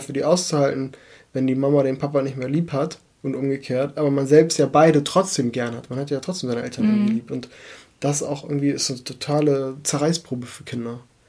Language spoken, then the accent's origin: German; Germany; born there; Wir sind beide in Deutschland geboren.